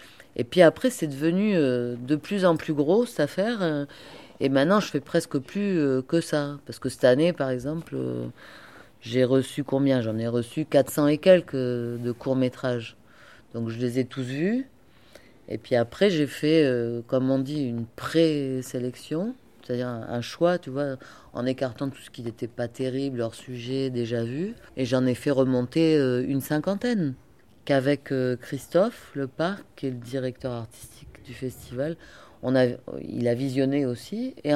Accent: Algeria; born there; je suis née en Algérie. C'était plus les films israéliens, parce que je suis juive d'Algérie.

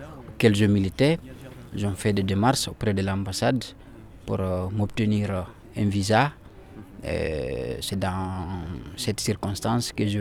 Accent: Guinea; moved away as an adult; now in France; Je suis de la nationalité guinéenne.

